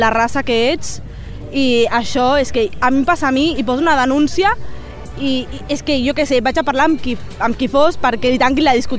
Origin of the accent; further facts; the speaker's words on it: India; sóc una persona d'origen negre, que sóc de la Índia